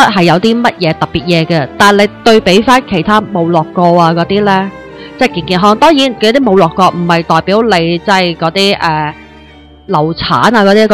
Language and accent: Cantonese; China; 我哋中国人